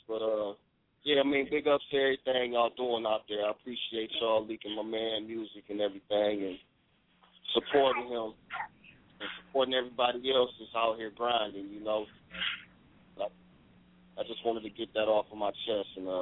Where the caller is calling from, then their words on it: Michigan, United States; I'm calling from the Murder Mitten, better known as Michigan.